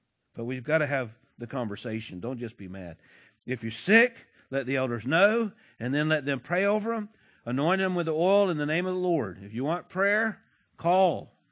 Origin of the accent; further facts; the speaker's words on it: Pahokee, Florida, United States; I'm from Pahokee.